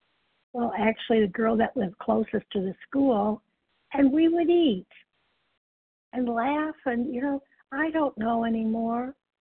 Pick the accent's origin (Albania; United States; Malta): United States; Illinois; I remember, you know, I'm from Illinois, and a friend came to visit.